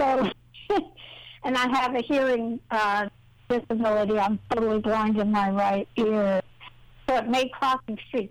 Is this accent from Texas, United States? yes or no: yes; Texas, United States; also born or lived in Alabama; now in Jacksonville, United States; I'm originally from Texas and my dad was in the Army, so we moved around quite a bit.